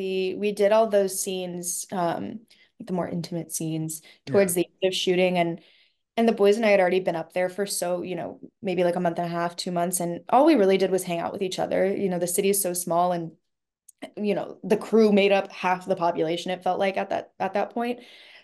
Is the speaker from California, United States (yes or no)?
no; Texas, United States; I mean I grew up in Texas. Everybody swam.